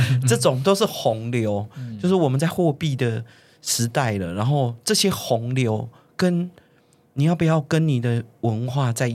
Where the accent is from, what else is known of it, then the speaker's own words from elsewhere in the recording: Tainan, Taiwan; 我虽然五十几岁，你们虽然都还很年轻，然后我是爸爸妈妈不同族，我在台南出生、我就是从小生活在汉人的社会里面、然后我完全没有机会学习自己的母语，因为爸爸跟妈妈正好就是不一样族群